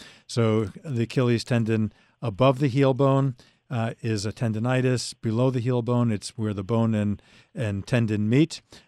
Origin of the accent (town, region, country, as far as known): Bellmore, New York, United States